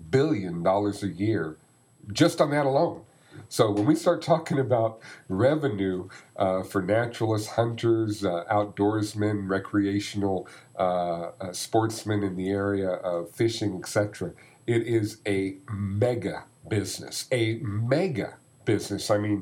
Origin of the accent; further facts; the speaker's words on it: United States; It's our God-given right as an American.